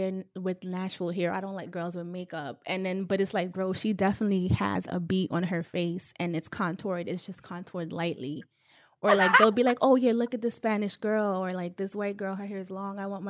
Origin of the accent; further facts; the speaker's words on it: Guinea; now in United States; again, I'm from Guinea, right? The way they treat women in Guinean people will come to America and treat women the same way.